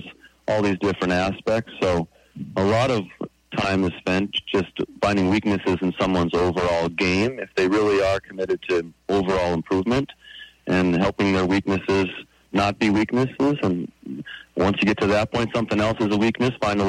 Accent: North Dakota, United States; moved away; I'm from North Dakota originally.

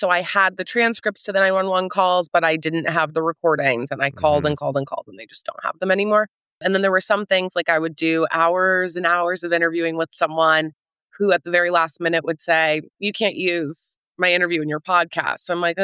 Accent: West Virginia, United States; And so growing up in West Virginia, there is no film school. There's no template.

